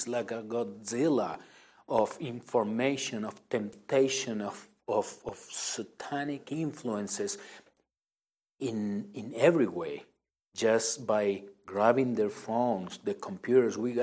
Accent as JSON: {"language": "English", "country": "Argentina", "tie": "born or raised there", "said": "I grew up in Argentina."}